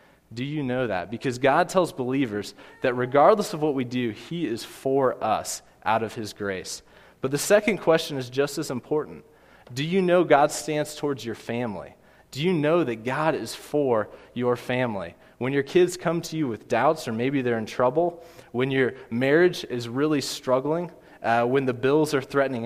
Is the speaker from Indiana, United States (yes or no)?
no; Kansas City, Missouri, United States; I grew up in Kansas City. I hate the Cardinals, but I have to admit they know baseball better than anybody.